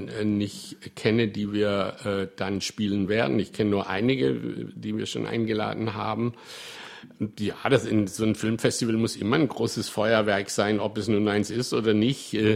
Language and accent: German; Southern Germany, Germany; ich komme ja aus Süddeutschland.